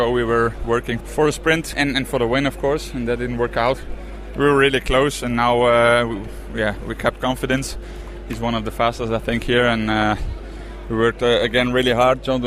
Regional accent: Flanders, Belgium; because I'm a Belgian and I'm from Flanders

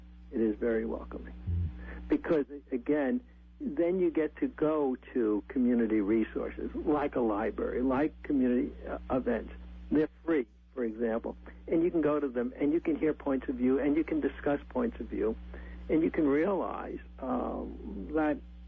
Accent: Manhattan, New York, United States; I grew up in Manhattan, and I grew up in a neighborhood that was predominantly refugee Jewish, and we were Roman Catholic, German and Austrian immigrants

